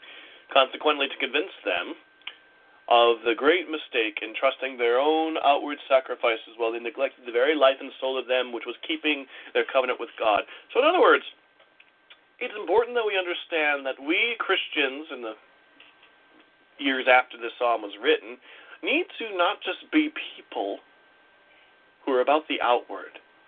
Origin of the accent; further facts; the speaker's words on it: Wisconsin, United States; because I'm from Wisconsin